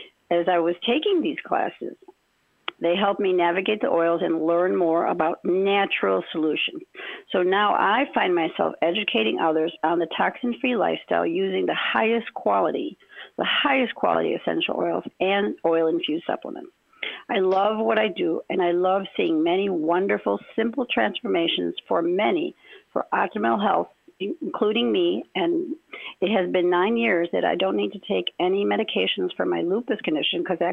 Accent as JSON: {"language": "English", "town": "Chicago", "region": "Illinois", "country": "United States", "tie": "born or raised there", "also_born_or_lived": "Ecuador", "lives_now": "Venice, United States", "said": "I was born in Ecuador in South America, and at 2 years old, we moved and settled in Chicago, which is where I grew up and became a bilingual elementary teacher."}